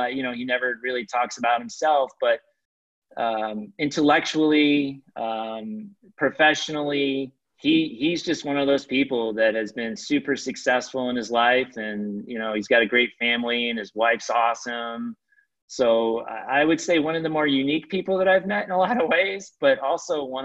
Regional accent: California, United States; Growing up in Orange County, South Orange County

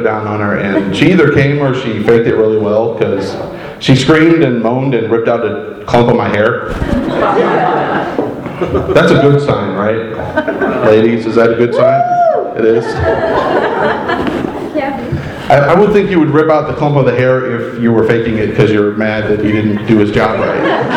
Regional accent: Clovis, California, United States; So I grew up in Clovis, California. Anybody familiar with Clovis?

